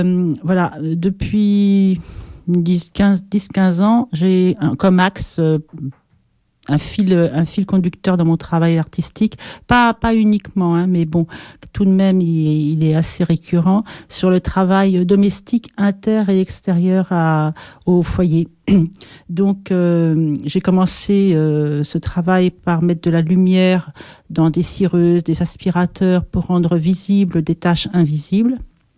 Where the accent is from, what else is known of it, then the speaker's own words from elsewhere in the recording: Nouvelle-Aquitaine, France; je suis française, d'origine donc des Pyrénées de ce côté-là.